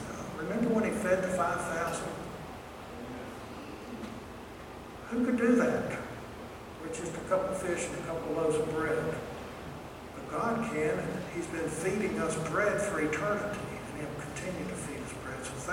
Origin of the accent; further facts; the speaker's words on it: Miami, Florida, United States; When I was growing up in Miami, we had what they call cat burglars.